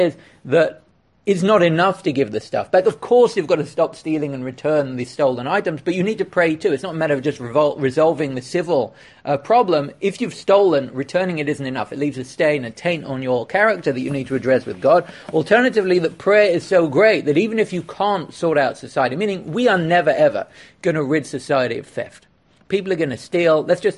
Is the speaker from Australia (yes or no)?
no; England, United Kingdom; There was a phrase growing up in England